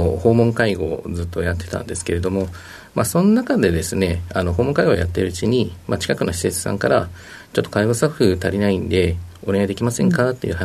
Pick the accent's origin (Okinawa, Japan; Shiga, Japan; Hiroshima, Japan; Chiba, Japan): Chiba, Japan; 千葉県の千葉市になります。